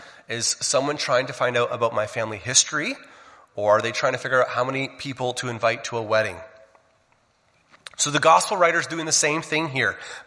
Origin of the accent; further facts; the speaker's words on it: Forest, Ontario, Canada; I say I'm from Ontario, about 2 hours west of Toronto.